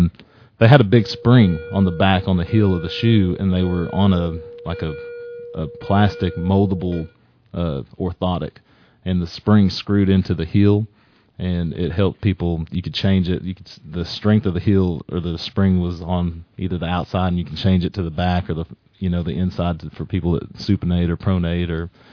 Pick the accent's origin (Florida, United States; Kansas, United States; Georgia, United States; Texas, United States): Texas, United States; Amarillo; born there; I was born in Amarillo, which is, you know, the panhandle up where, you know, the square part of Texas, and right smack dab in the middle.